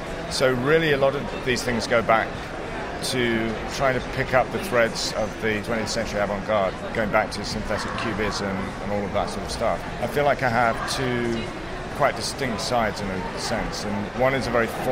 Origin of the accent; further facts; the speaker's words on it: England, United Kingdom; So as an English person, I was kind of always looking toward America because that seemed like it was the sort of dominant art center